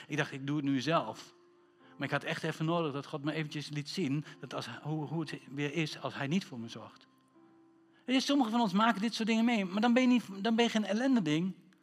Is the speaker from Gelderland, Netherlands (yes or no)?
yes; Ruurlo, Gelderland, Netherlands; Ik kom uit Reurlen, dat is Ruurlo, dat is een klein dorpje.